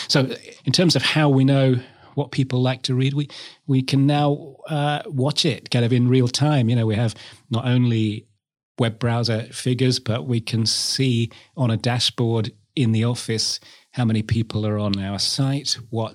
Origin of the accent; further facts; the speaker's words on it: Poole, South West England, United Kingdom; Born in Poole, yeah. Okay. Yeah, absolutely. So, so I was born in Whatley Close in the near Poole Quay, and this has always been kind of my base, really.